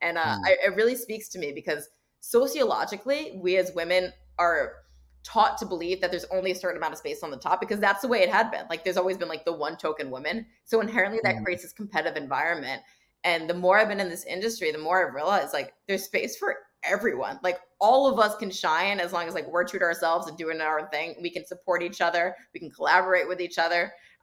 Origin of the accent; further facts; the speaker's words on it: Montclair, New Jersey, United States; So I grew up in Montclair, New Jersey, so I am